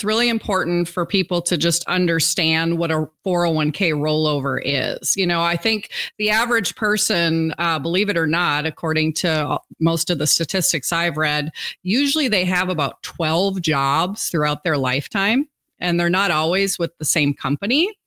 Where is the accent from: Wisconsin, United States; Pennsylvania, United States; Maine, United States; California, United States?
Wisconsin, United States; I'm actually from Wisconsin, so I'm glad to hear you were out there.